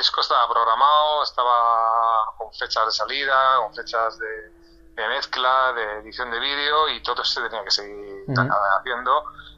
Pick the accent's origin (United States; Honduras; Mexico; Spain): Spain; Madrid, Community of Madrid; para nosotros que somos de Madrid, pues es un sitio mítico